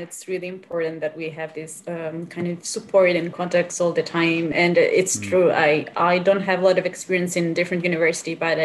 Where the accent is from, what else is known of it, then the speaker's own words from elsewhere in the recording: Catania, Sicily, Italy; As I said, I come from Sicily, and growing up in Sicily is very easy that you are exposed to classical heritage. Like in Catania, my hometown